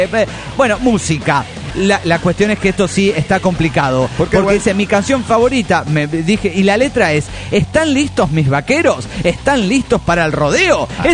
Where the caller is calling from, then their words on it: New York, United States; de New York.